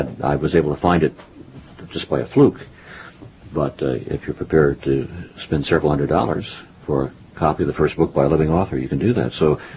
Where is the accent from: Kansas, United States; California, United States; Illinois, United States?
Kansas, United States; Wichita; Well, that one I'm going to have to read, I'm from Wichita.